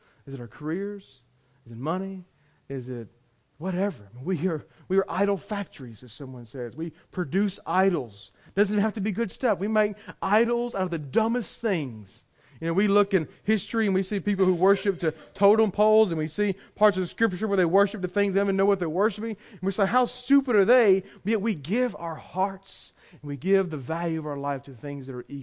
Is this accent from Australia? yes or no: no; the South, United States; I was raised up in church. I'm a good person. I'm a Southerner.